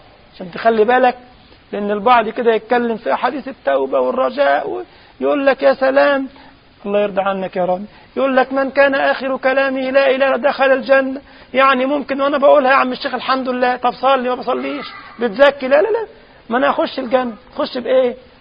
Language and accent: Arabic; Egypt; بقت هيصة كما يقول عندنا في مصر، يقول لك هيصة